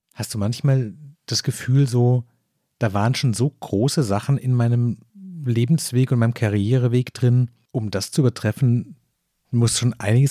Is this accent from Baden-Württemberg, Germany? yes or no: yes; Baden-Württemberg, Germany; Ich komme aus dem Großraum Stuttgart